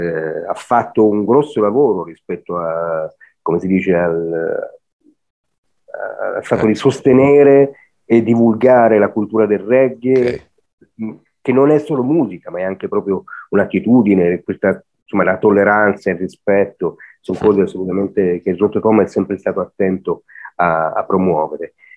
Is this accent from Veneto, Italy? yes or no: no; Piedmont, Italy; born there; Noi siamo nati in provincia di Torino, hai capito?